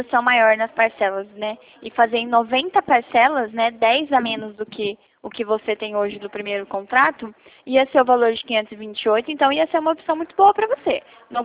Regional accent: Bauru, São Paulo, Brazil; eu sou de Bauru

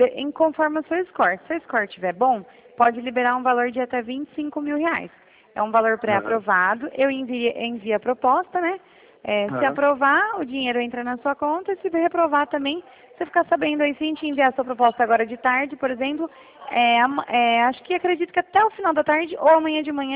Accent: São Paulo, Brazil; Eu sou aqui do interior de São Paulo.

